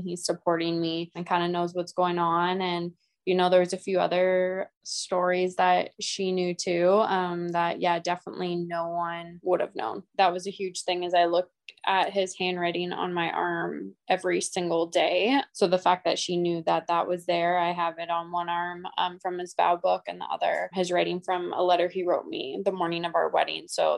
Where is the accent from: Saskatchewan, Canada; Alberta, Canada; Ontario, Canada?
Alberta, Canada; Edmonton; I'm from Edmonton, Alberta.